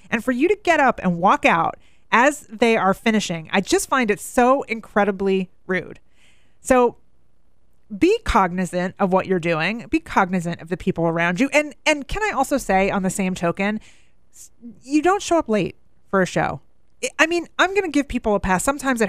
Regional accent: Michigan, United States; I'm from Michigan and we know how to deal with the snow up there.

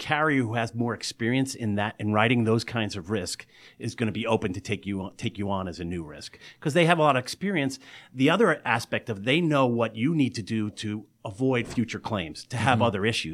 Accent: New Jersey, United States; I'm exit 18E off the Jersey Turnpike, which is near Leonia, Richfield Park, Palisade Park.

